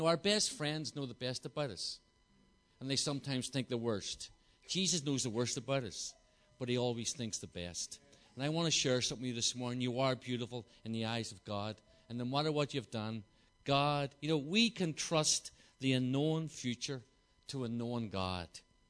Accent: Belfast, Northern Ireland, United Kingdom; I'm from Belfast, but this is part of Ireland.

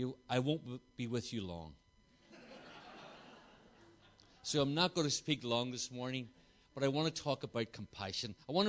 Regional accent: Belfast, Northern Ireland, United Kingdom; I'm from Belfast, but this is part of Ireland.

